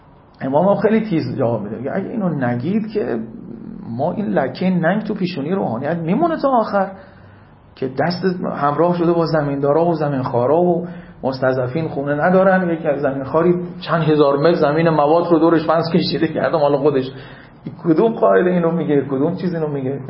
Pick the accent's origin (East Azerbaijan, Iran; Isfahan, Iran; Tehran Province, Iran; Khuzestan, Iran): Khuzestan, Iran; من دیگه مثلا بچه خوزستانم